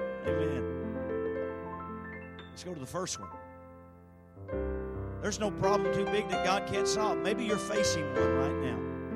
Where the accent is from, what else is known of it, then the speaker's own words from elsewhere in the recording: Birchwood, Tennessee, United States; now in Cleveland, United States; They said last night I'm in Cleveland, Tennessee, and I am, but I'm really from Birchwood, Tennessee, 18 miles west of Cleveland. Birchwood is one of those places that has a sign that says unincorporated.